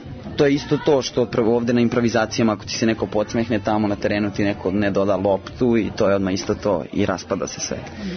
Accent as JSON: {"language": "Serbian", "town": "Bardača", "region": "Republika Srpska", "country": "Bosnia & Herzegovina", "lives_now": "Belgrade, Serbia", "said": "Što ja inače nisam odavde, ja dolazim iz Bosne, iz jednog malog sela Bardače."}